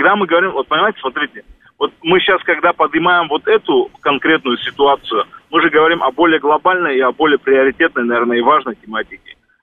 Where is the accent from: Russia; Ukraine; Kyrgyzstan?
Russia; Dagestan; Вот я родом из Кавказа тоже, только из соседней республики, там, республика Дагестан.